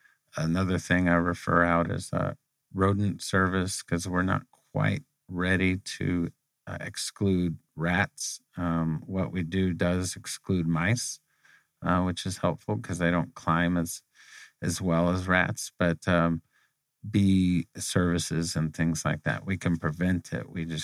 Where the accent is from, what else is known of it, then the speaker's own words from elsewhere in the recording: Arlington, Texas, United States; born there; also born or lived in El Paso; That's part of the story, I guess, is we were in El Paso, Texas. I was born in Arlington, Texas, and my dad worked for IBM.